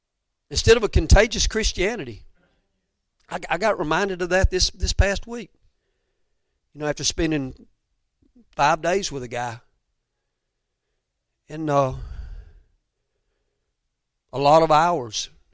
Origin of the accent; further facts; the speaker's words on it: Georgia, United States; I'm like, dude, I'm from Georgia. I can't even see 860 yards.